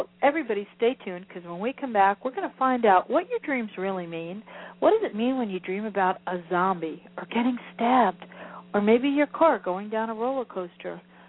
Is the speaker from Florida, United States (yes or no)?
yes; Florida, United States; you know, we're from Florida